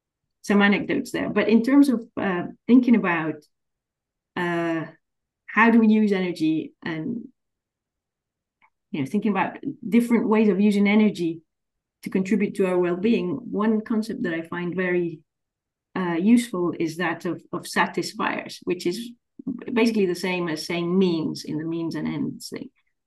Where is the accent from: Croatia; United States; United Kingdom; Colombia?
Colombia; now in Canada; I understand Canada is a cold country in the winter, and I'm from Colombia.